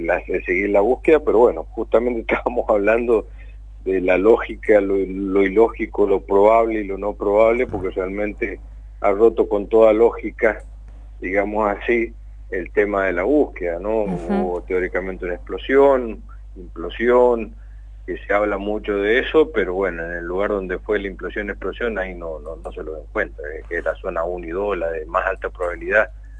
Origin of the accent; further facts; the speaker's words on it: San Rafael, Mendoza, Argentina; also born or lived in General Alvear; Así que somos nacido en General Alvear, pero criado en San Rafael, en Real del Padre, uh-huh. Un pueblito que está muy cerca de aquí, General Alvear.